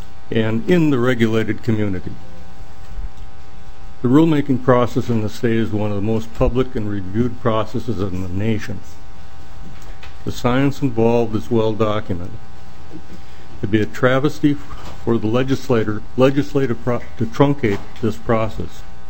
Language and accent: English; Stacy, Minnesota, United States; I'm from Stacy, Minnesota.